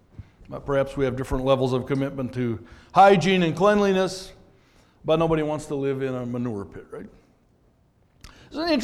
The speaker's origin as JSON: {"language": "English", "region": "Minnesota", "country": "United States", "tie": "born or raised there", "said": "I was raised in the Twin Cities and was, for the first time as I began to date"}